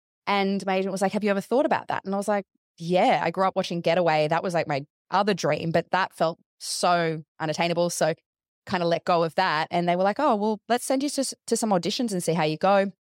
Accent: Australia; I think there's something really magical about being Australian in a lot of ways.

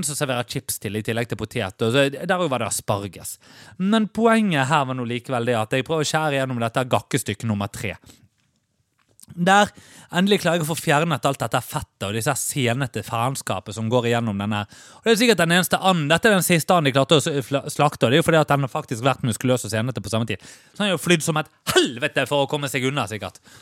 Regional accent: Bergen, Vestland, Norway; jeg er bergenser.

